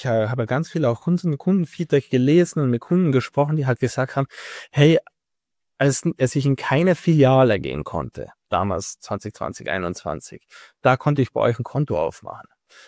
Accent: Austria; born there; ich bin ja gebürtiger Österreicher

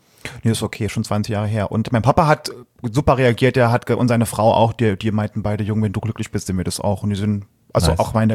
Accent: Saarland, Germany; Ich komme aus einem schönen kleinen Dörfchen im Saarland. Das ist bei Saarlouis, wenn man es vielleicht kennt. Und hat 5000 Einwohner, mein Dörfchen. Das ist sehr wenig.

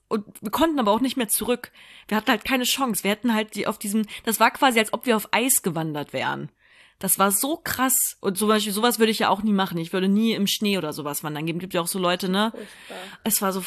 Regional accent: Hesse, Germany; Nee, ich komme aus Hessen, Mann, da ist alles flach, da gibt's Hügel.

